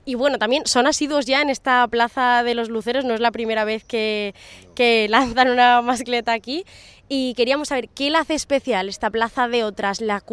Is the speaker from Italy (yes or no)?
no; Valencian Community, Spain; yo soy valenciana